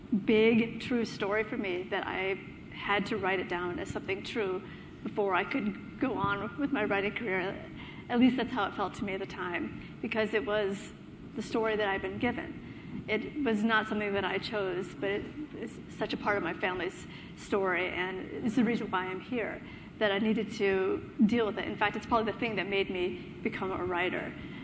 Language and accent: English; Michigan, United States; the book is a true account of how I grew up in the Midwest in Michigan as a child of immigrants.